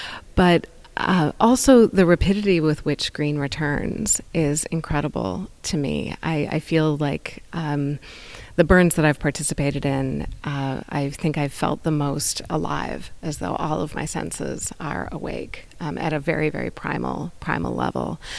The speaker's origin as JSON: {"language": "English", "region": "Colorado", "country": "United States", "tie": "born or raised there", "said": "As a kid growing up in Colorado, I always collected objects from the natural world."}